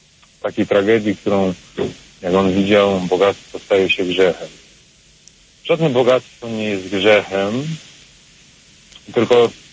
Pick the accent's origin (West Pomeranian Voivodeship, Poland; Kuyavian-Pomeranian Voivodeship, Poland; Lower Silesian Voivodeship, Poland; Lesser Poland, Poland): Lesser Poland, Poland; Kraków; jestem z Krakowa